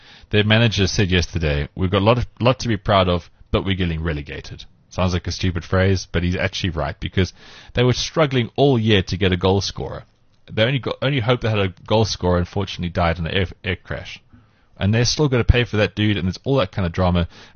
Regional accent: Western Cape, South Africa; when I was growing up in the Cape, I went to Wynberg

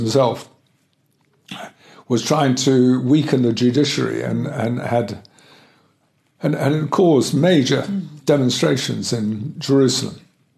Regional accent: South Africa; well, maybe it's because I'm South African that they invited me to do this presentation for them.

